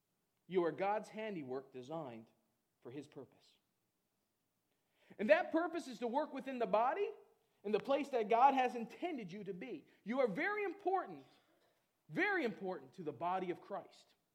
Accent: Newfoundland and Labrador, Canada; Yeah, I'm from Newfoundland, and so there's lots of beaches, and there's lots of sand around there in places, man.

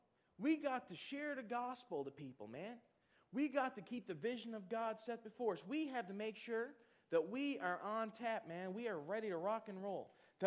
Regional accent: Newfoundland and Labrador, Canada; they've even looked at me and said, " … there's something different about you." I said, "Yeah, I'm a Newfoundlander."

